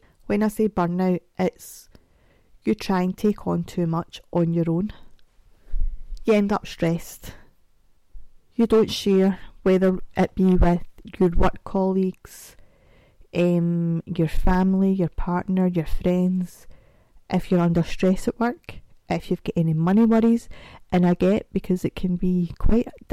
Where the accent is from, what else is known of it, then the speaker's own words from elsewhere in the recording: Scotland, United Kingdom; So, that's because I think as Scottish people, we like to talk fast. I don't think there's an option. I think it's just in our DNA.